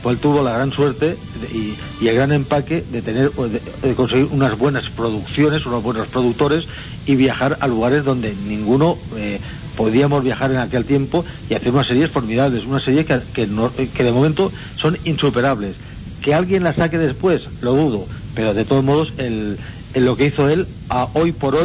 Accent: Catalonia, Spain; y soy catalán, no soy de Andalucía

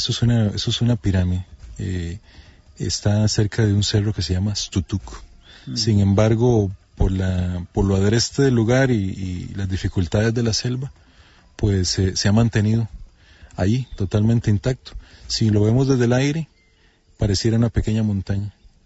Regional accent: Turrialba, Cartago, Costa Rica; yo soy de Turrialba, del sector de Guayabo, de un sitio arqueológico muy conocido acá en Costa Rica

